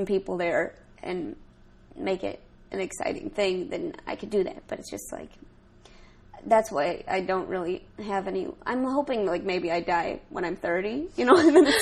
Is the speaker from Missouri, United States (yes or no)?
yes; St. Louis, Missouri, United States; And then after that, I went to St. Louis. I'm from St. Louis.